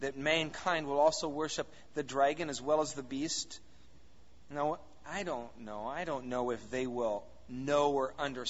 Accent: Wisconsin, United States; What? A cow? We're from Wisconsin. We're not worshiping no cow. I mean, I've been around cows.

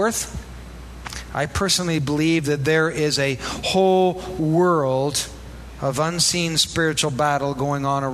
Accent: Iowa, United States; wasn't a lot of place for lengthy philosophical and spiritual discussions about demon possession growing up in Iowa

